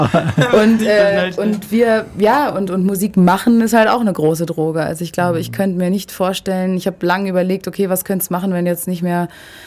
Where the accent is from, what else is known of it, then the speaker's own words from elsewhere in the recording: Berlin, Germany; born there; now in Ulm, Germany; Ich bin ursprünglich aus Berlin, auch gebürtige Berlinerin und habe jetzt den Weg schon vor 2 Jahren nach Ulm gefunden durch ein Engagement am Theater bei der Rocky Horror Show.